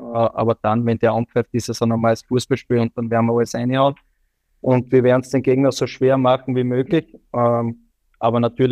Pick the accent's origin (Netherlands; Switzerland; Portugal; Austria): Austria; Also ich glaube, als stolzer Österreicher muss das mitsingen.